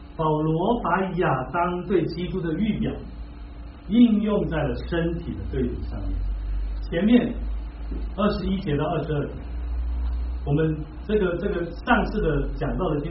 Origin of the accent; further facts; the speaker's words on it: China; 我们中国人说一句古话叫做一朝天子一朝臣